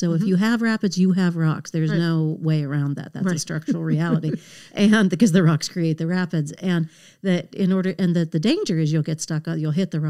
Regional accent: Pittsburgh, Pennsylvania, United States; I was being born and growing up in Pittsburgh, I had no experience with whitewater rafting until I came out and met your family out in Oregon.

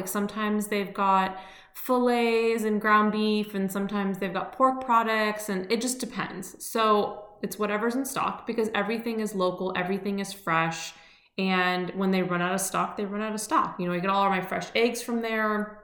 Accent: California, United States; I'm going to use California as the example because I'm from California, so I know very well what the vibe is, right?

